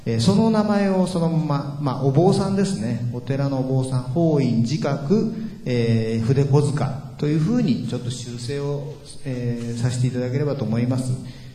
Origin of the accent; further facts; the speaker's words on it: Gunma, Japan; accent: Joshu dialect; 母親は群馬の、人間で、私も群馬で育ちましたので、上州弁の、上州の人間なんですけども